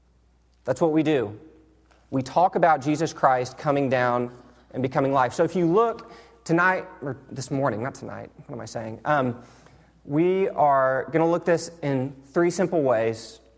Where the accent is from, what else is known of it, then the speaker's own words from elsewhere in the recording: Dallas, Texas, United States; I am from Dallas, Texas. I just started at SMU with RUF